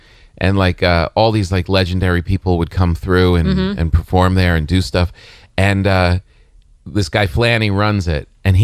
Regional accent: New Jersey, United States; You know, I grew up in New Jersey, so you kind of have to be.

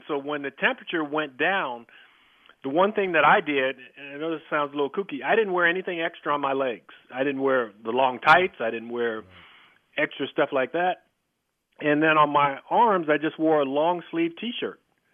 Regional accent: California, United States; But I am from the Bay Area

